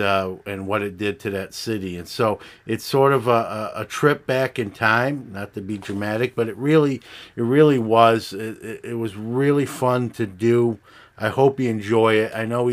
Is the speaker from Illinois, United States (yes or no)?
no; Brooklyn, New York, United States; I'm also from Brooklyn, but he was there a lot longer than me.